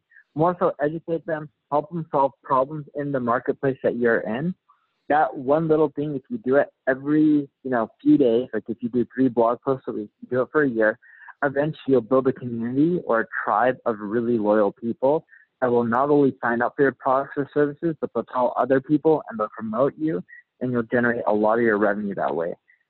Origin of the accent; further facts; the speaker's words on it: United States; As an American, it's really difficult there.